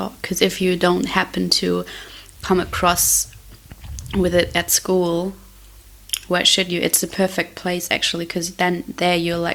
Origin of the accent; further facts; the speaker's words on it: Germany; and then I am also in Berlin, because I'm from Germany.